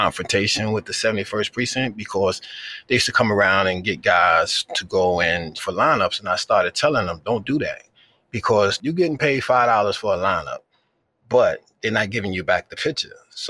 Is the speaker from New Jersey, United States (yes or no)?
no; Crown Heights, New York, United States; I grew up in Crown Heights with my family. I went to public school 221.